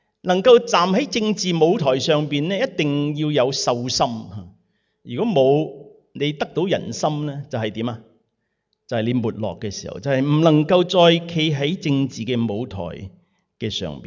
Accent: Guangdong, China; 特別我哋廣東人嚇，係咪啊？

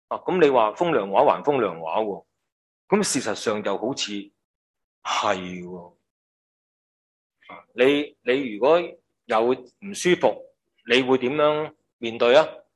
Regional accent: Hong Kong; 喺个咁大嘅疫情底下呢，我哋香港人啦，

